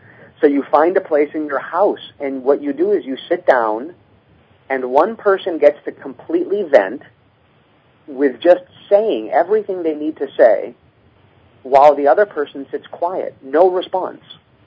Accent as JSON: {"language": "English", "region": "Hawaii", "country": "United States", "said": "I'm from Hawaii, and what we say is we say, please forgive me."}